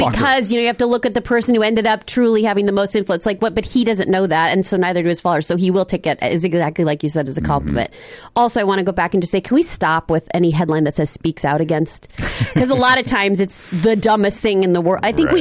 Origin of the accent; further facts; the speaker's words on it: Irvine, California, United States; In Irvine, California.